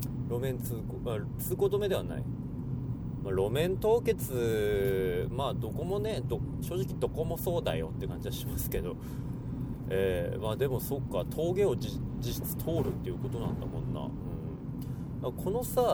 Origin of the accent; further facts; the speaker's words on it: Hokkaido, Japan; こういや自分道民だからさ、これあんまりこう驚かないんだけど